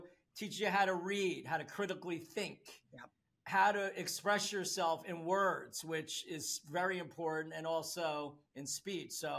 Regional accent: New Jersey, United States; Like, I'm from Jersey, right?

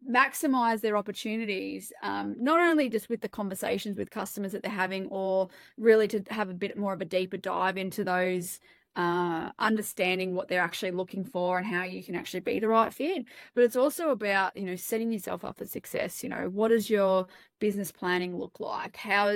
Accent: Australia; accent: Australian; I talk quite fast and I'm very Aussie when I want to be.

